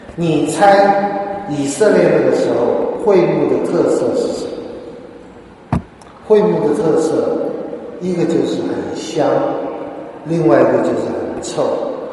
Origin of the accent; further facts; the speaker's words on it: China; 因为我们中国人实在太注重吃了，现在还是注重吃